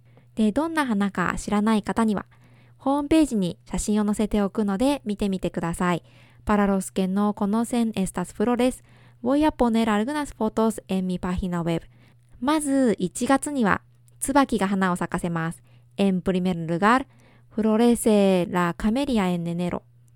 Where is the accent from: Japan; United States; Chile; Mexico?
Japan; Soy japonesa e intérprete de español.